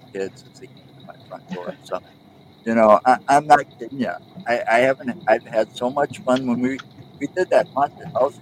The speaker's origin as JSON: {"language": "English", "town": "Watertown", "region": "Wisconsin", "country": "United States", "said": "I'm from Watertown."}